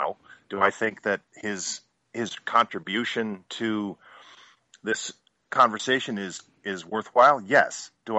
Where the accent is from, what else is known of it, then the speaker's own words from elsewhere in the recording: Northern United States, United States; It's not my flag. I grew up in the North, so I don't have a dog in that hunt.